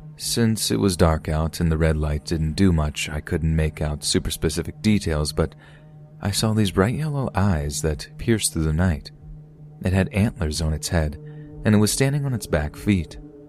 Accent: Michigan, United States; moved away as an adult; I'm from Michigan, however I joined the Army when I was 21 and got stationed out in Colorado.

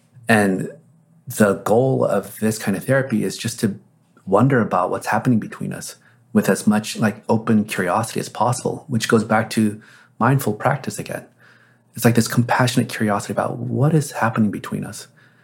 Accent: Texas, United States; I grew up in Texas in the 70s. The KKK still marched.

